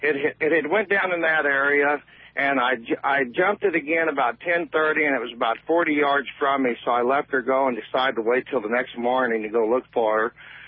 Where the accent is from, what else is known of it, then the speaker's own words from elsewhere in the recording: Jefferson City, Missouri, United States; I have a farm not too far from you. I'm from Jeff City. We have a farm down in Chemoy, Missouri.